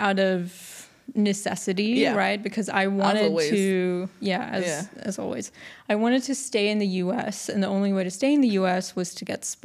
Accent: Dubai, United Arab Emirates; moved away as an adult; I grew up in Dubai and I went to DA and went to Yale after that.

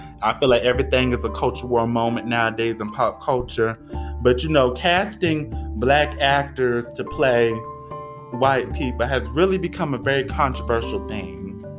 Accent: United States; because I'm an American, even though I'm black, I'm still an American.

